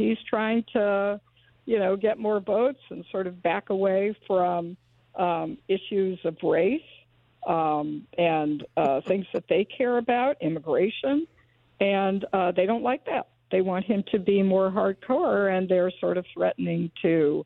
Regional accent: California, United States; I am from California. What can I say? I'm the only one who wears flip-flops in Northampton.

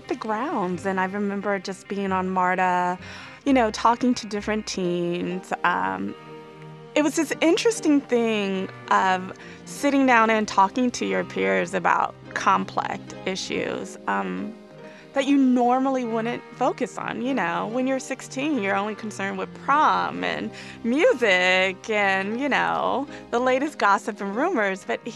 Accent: Atlanta, Georgia, United States; Atlanta, it was like a full circle moment. It was like my moment, my time. The world was coming to my hometown.

